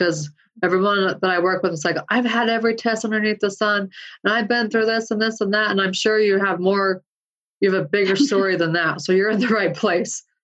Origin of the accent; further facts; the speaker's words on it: Utah, United States; accent: Hicktown drawl; I'm like, no, I'm just from Hicktown, Utah. Got this Hicktown drawl.